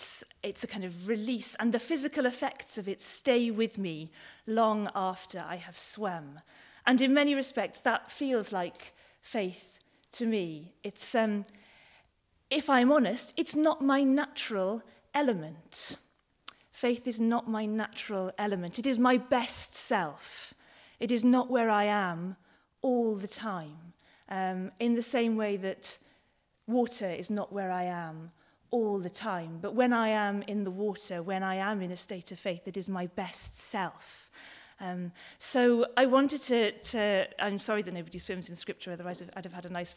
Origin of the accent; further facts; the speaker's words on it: Cardiff, Wales, United Kingdom; I grew up in Cardiff in a wonderful and loving and supportive family